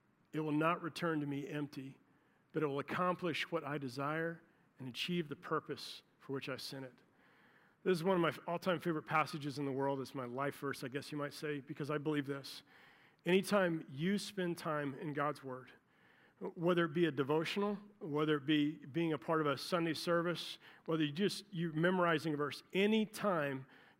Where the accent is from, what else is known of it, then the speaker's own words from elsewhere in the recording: Florida, United States; My bride and I moved here back in 1991, a long time ago. I'm from Florida.